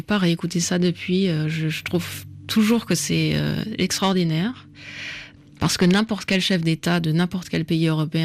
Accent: France; Mais si, je suis française, mais si, moi aussi, comme vous, autant que vous

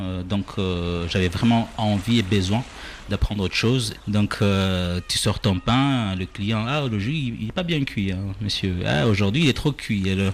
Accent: Comoros; moved away; J'ai fait le Kartala, le volcan en Grande Comore, une fois que j'étais parti des Comores.

